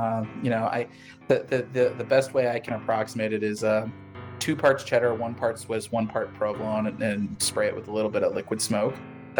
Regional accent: St. Louis, Missouri, United States; The weirdest thing that happened in my hometown. Trying to think of, like, the history of St. Louis and, like, what are some weird things that happened there.

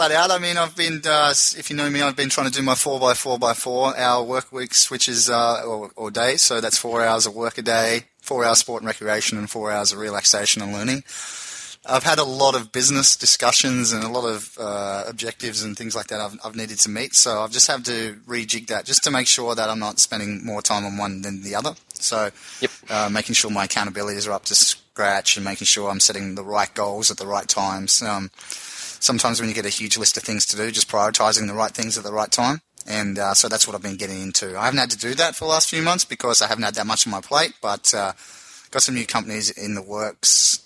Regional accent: Tasmania, Australia; All the time from my hometown because I'm born in Tasmania.

